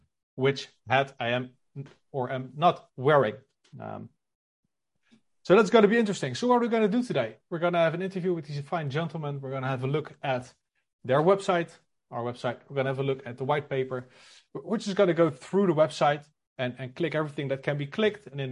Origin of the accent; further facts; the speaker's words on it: Netherlands; English is a second language; I'm from the Netherlands. We are all not native English, so we have some strong accents from time to time.